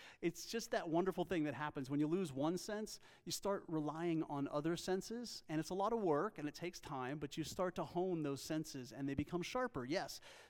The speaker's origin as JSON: {"language": "English", "region": "Pennsylvania", "country": "United States", "tie": "born there", "said": "For those of you who don't know me, I was born in Pennsylvania, and I'm a little shy about that, but I'll mention it yet one more time."}